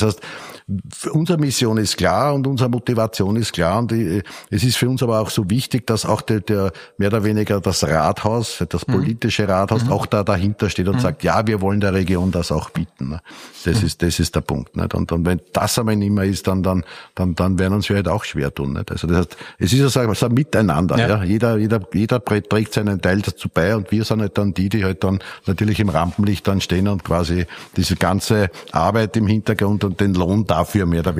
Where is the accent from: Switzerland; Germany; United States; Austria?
Austria; Tullnerbach, Lower Austria; also born or lived in Vienna; wenn man jetzt abgesehen von der Wiener Geburt natürlich, die wir alle hatten, bin ich aufgewachsen in Tulnerbach, aber auch in meiner Kindheit und Jugend, selbstverständlich war die Infrastruktur von Pressbaum entscheidend.